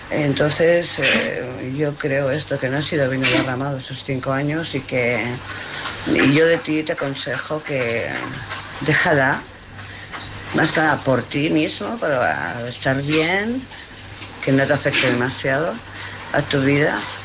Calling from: Barcelona, Catalonia, Spain; de Barcelona

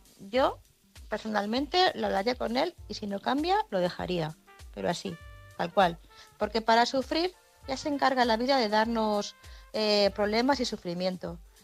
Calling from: Madrid, Community of Madrid, Spain; corresponsal de Madrid.

